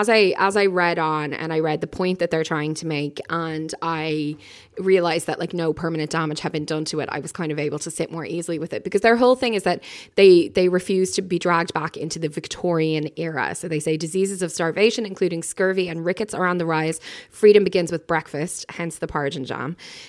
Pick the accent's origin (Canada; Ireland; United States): Ireland; we're Irish